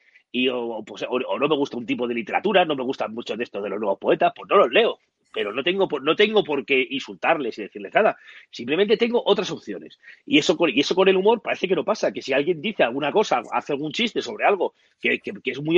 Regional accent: Spain; somos los españoles somos muy de encasillar

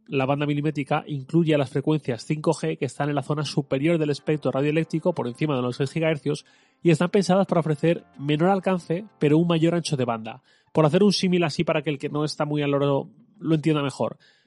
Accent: Valencian Community, Spain; Yo como valenciano pienso, por ejemplo, en las mascletas del mes de marzo en Valencia

